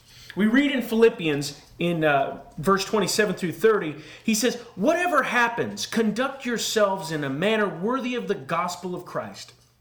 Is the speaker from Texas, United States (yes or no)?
yes; Texas, United States; Just like as a Texan, I like barbecue and sports teams that lose a lot.